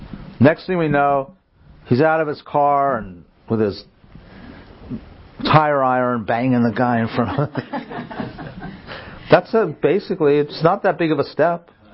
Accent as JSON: {"language": "English", "town": "Los Angeles", "region": "California", "country": "United States", "tie": "born or raised there", "said": "So I'm a lifetime Dodger fan because I grew up outside Los Angeles."}